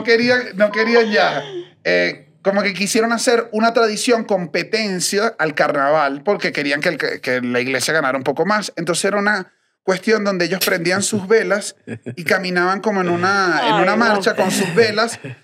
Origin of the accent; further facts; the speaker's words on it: Venezuela; ¿Por qué soy venezolano?